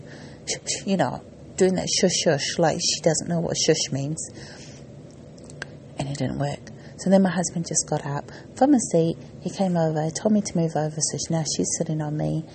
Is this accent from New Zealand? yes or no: yes; New Zealand; I'm from New Zealand